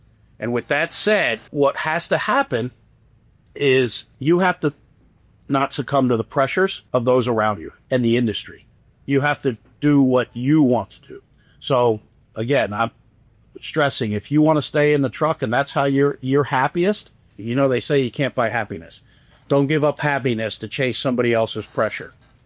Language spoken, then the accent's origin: English; Philadelphia, Pennsylvania, United States; if you know me, you know I'm from Philadelphia. Born and raised, met my wife. Yeah, suburbs of Philly.